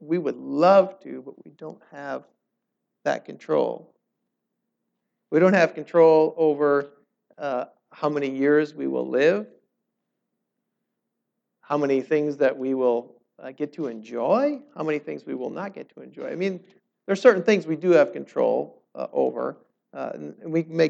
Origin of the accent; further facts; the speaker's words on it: Minnesota, United States; But I grew up in Minnesota. Seems like a long ways away, right? And really cold.